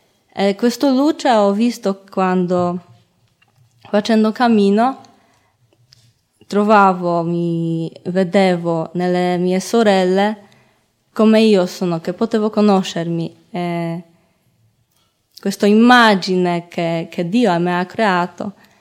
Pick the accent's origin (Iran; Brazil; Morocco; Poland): Poland; Italian is a second language; now in Italy; sono polacca